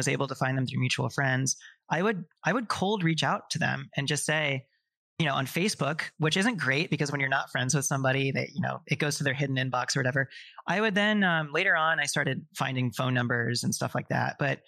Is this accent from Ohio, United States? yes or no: no; Texas, United States; Folks in their 80s, 90s, including folks in my family, by the way, because I'm from Texas